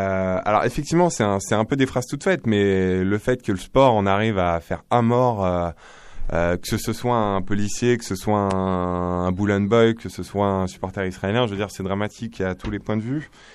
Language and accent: French; Paris, Île-de-France, France; Bon, je suis parisien, j'ai vécu toute cette évolution